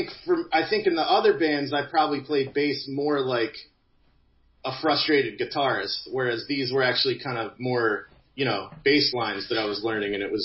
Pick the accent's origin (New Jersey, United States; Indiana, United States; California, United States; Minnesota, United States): New Jersey, United States; my family's all from Philly, so I grew up hanging out here, but I'm from Jersey.